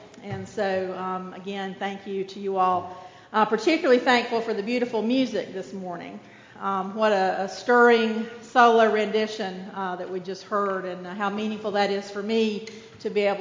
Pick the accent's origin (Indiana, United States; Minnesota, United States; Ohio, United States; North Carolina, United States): North Carolina, United States; Gastonia; And so I'm here from North Carolina, from the South, to share with you the Cotton Patch Gospel. I grew up in Gastonia, and that is an old mill town outside of Charlotte, North Carolina.